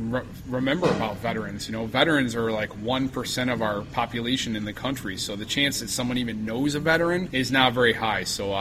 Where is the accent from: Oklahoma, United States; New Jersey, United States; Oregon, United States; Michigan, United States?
Michigan, United States; Lincoln Park; Yeah, I grew up in Lincoln Park. I graduated from Lincoln Park High School